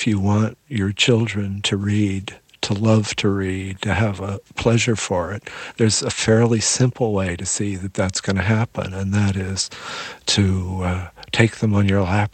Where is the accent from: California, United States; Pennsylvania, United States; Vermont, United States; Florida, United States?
California, United States; San Francisco; Well, yes and no, because growing up in San Francisco, I grew up around, I was in high school when the Beat Generation was in North Beach.